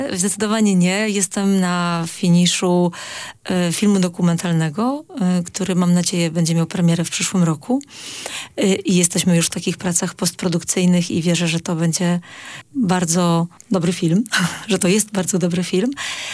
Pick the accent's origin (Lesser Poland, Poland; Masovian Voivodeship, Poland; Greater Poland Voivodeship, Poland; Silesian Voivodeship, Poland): Silesian Voivodeship, Poland; Częstochowa; Pochodzę z Częstochowy